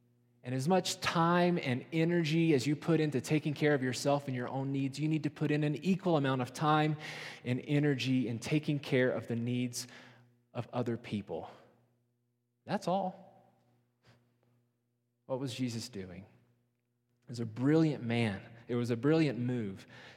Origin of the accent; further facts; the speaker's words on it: Appalachia, United States; Where I grew up in Appalachia, that short list went a little something like this.